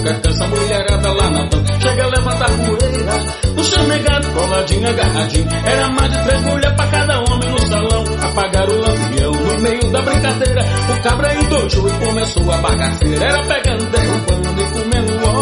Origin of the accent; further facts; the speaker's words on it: São Francisco, Brazil; E a gente agradece aqui a galera de São Francisco, minha cidade natal.